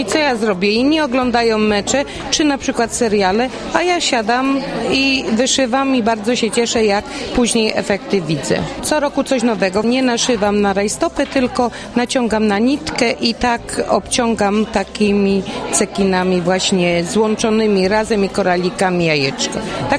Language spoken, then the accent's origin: Polish; Strojec, Opole Voivodeship, Poland; jestem ze Strojca.